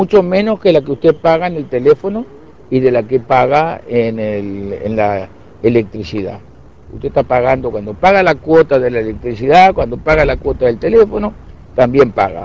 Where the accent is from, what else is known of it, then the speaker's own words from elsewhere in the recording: Uruguay; Mire, yo en primer lugar, como uruguayo, me siento muy orgulloso de lo que pasó.